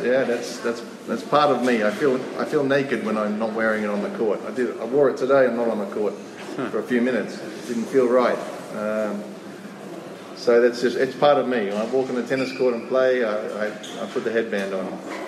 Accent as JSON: {"language": "English", "country": "Australia", "said": "I'm Australian, so I have to travel. It's part of my blood."}